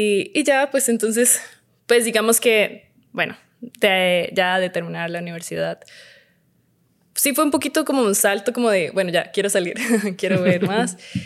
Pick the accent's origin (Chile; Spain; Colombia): Colombia; moved away; desde que salí de Colombia